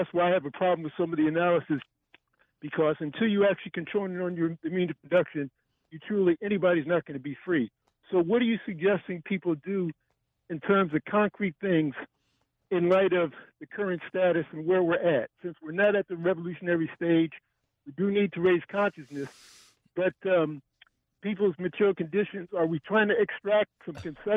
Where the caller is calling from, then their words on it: Washington, District of Columbia, United States; I'm calling from Washington, D.C.